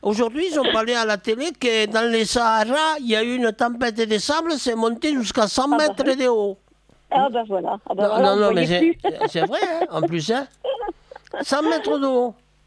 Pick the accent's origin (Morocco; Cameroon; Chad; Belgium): Belgium; Moi, je suis très content, moi, en tant que belge